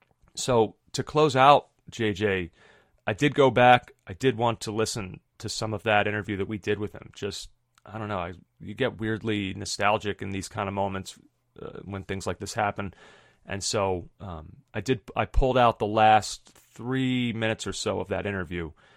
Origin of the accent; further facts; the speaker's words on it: United States; for me personally, as an American soccer fan